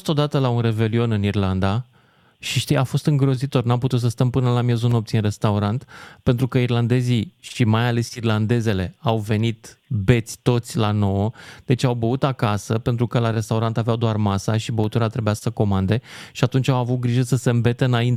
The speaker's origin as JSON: {"language": "Romanian", "region": "Argeș", "country": "Romania", "said": "Eu sunt din Argeș și avem exact aceeași problemă."}